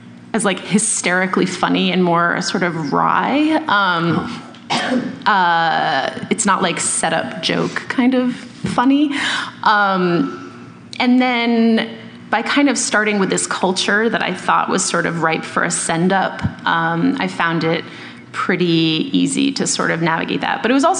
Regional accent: Boston, Massachusetts, United States; also born or lived in New York, United States; now in Los Angeles, United States; I do live in Los Angeles, but I grew up in Boston, and I lived in New York for almost 10 years

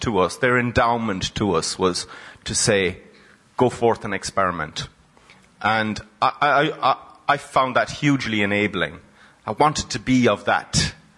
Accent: Ireland; That's what I see myself as an Irish writer, is to be enabled by this experimental tradition and to work from a place that I know actually something about, which is Lewsburg, this small.

